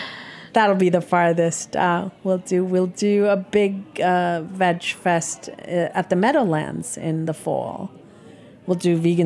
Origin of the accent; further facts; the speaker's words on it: India; now in United States; think I'm always going to be Indian at heart. I mean, it depends on the day. But for the most part, I'm Indian, who is an American too.